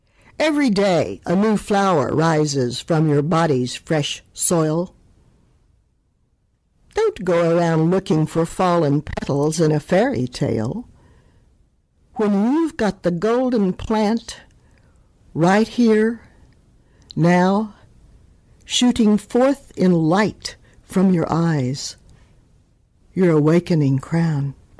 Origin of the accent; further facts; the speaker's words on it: Oklahoma, United States; I grew up in Oklahoma.